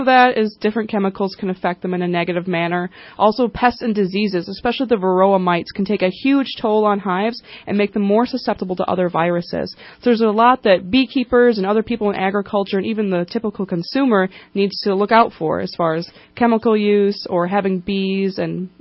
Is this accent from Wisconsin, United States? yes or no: yes; Wisconsin, United States; Yes, I travel the entire country. I'm originally from Wisconsin.